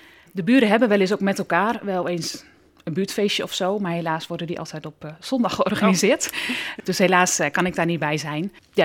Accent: Netherlands; Maar voor mij als Nederlander is het niet veilig genoeg om in de wijk van de kerk te wonen. Daarom woon ik in een beveiligde wijk op ongeveer 20 minuten afstand van de kerk.

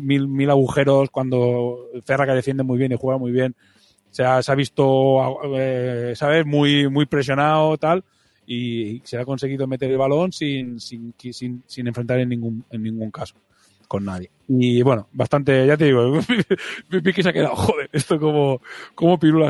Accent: Balearic Islands, Spain; Nosotros somos de Mallorca

